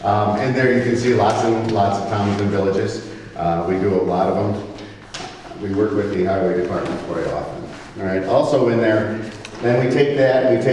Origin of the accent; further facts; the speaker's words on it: Buffalo, New York, United States; I'm from Buffalo, New York, and I have 10 buildings in Buffalo, New York, and we did that.